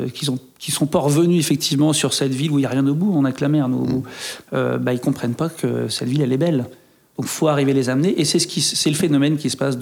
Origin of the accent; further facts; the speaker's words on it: Caen, Normandy, France; born there; also born or lived in Évreux; Donc moi, je suis un Normand pure souche puisque je suis né à Caen. J'ai vécu à Évreux.